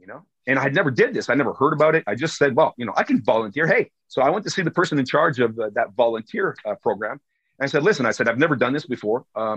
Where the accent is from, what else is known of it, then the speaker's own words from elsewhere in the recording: Toronto, Ontario, Canada; born there; I was born in Toronto. Okay. My parents are both French Canadians. My father had a business in Toronto for a few years. So I was born there.